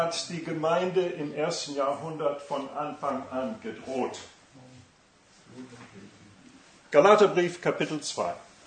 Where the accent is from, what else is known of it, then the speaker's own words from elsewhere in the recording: Arkansas, United States; German is a second language; Ich komme aus Arkansas.